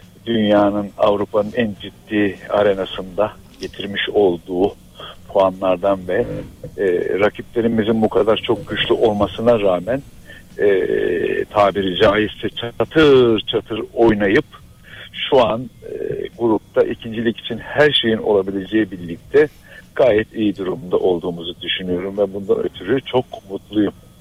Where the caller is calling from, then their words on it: Çanakkale, Turkey; ben Çanakkale'den arıyorum.